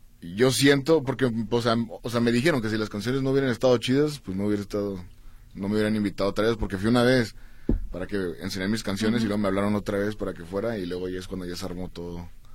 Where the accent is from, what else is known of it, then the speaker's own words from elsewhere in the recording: Tijuana, Baja California, Mexico; yo nomás soy un vato de Tijuana que le gusta rapear